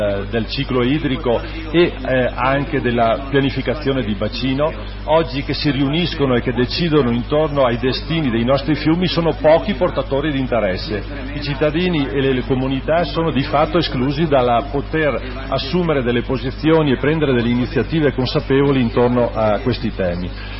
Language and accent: Italian; Veneto, Italy; Io provengo dalla provincia di Belluno, provengo da una realtà che è attraversata da un fiume, la Piave